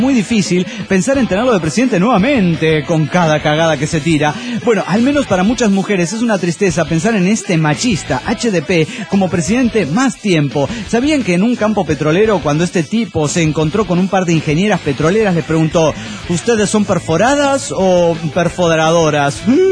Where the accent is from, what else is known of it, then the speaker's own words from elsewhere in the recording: Oruro, Bolivia; de Oruro, Bolivia.